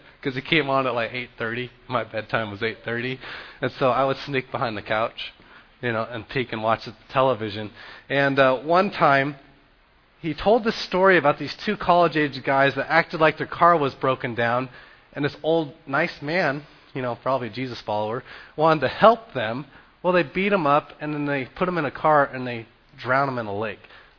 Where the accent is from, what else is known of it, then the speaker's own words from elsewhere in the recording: Dallas, Texas, United States; I grew up in Dallas, and I turn this corner, and there's Carrot Top.